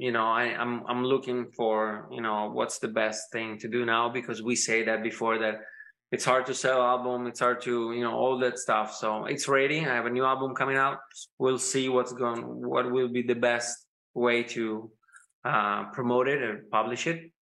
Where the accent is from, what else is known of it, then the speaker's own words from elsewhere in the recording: Los Angeles, California, United States; accent: Los Angeles; now in Italy; I've been in Italy for too long, so I'm sorry that my accent, it's very Italian now. So I lost a little bit of Los Angeles, you know, accent